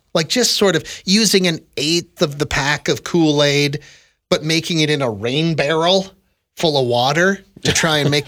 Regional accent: Toronto, Ontario, Canada; I'm from Toronto.

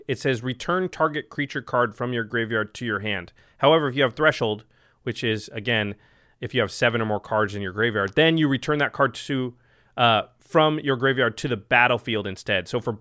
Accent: Portland, Oregon, United States; one of the reasons it's very me is because I'm from Portland.

